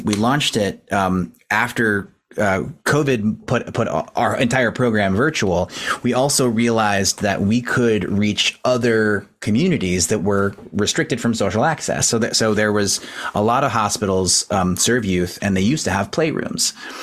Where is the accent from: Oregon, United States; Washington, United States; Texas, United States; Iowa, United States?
Texas, United States; San Antonio; It's my hometown, San Antonio, so it was really exciting to be able to serve my hometown.